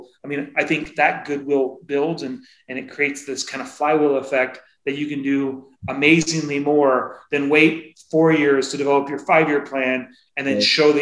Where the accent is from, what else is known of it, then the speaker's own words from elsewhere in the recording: Seattle, Washington, United States; I grew up in Seattle